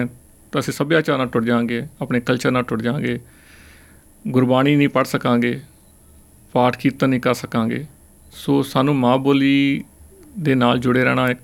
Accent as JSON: {"language": "Punjabi", "town": "Hoshiarpur", "region": "Punjab", "country": "India", "also_born_or_lived": "Kuwait", "moved": "yes", "said": "ਅਸੀਂ ਪੰਜਾਬ ਤੋਂ ਹੁਸ਼ਿਆਰਪੁਰ 'ਚੋਂ ਹੈਗੇ ਹਾਂ, ਬੇਸਿਕਲੀ ਲੋਕ ਹੁਸ਼ਿਆਰਪੁਰ ਸਿਟੀ 'ਚ ਰਹਿੰਦੇ ਹਾਂ ਅਸੀਂ। ਉਸ ਤੋਂ ਬਾਅਦ ਅਸੀਂ 2004-06 ਕੁਵੈਤ ਮਿਡਲ ਈਸਟ 'ਚ ਮਾਈਗ੍ਰੇਟ ਕਰ ਗਏ ਸੀਗੇ, ਅਤੇ ਕੁਛ 10 ਸਾਲ ਦਾ ਸਮਾਂ ਅਸੀਂ ਉੱਥੇ ਸਪੈਂਡ ਕੀਤਾ ਆ।"}